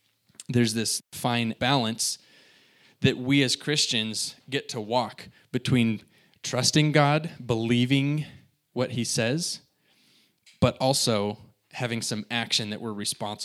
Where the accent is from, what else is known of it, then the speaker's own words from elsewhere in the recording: Springfield, Oregon, United States; And I grew up in Springfield. I'm used to the rain, but I kind of got comfortable in the Central Oregon